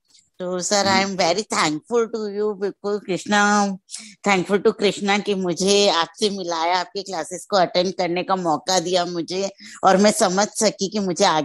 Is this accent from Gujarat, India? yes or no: yes; Surat, Gujarat, India; मैं सूरत से हूँ